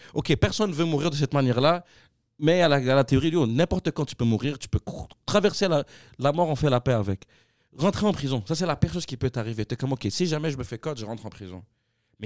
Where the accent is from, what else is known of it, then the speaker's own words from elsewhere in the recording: Quebec, Canada; accent: Québécois; J'arrive, puis moi, mon petit accent québécois pour les désamorcer.